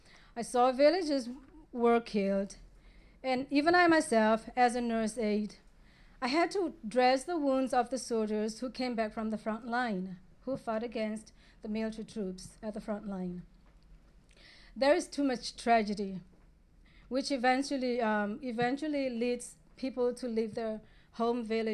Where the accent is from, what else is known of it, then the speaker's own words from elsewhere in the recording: Mae Hong Son, Thailand; I'm originally from Meramo refugee camp from along the Thai-Burma border.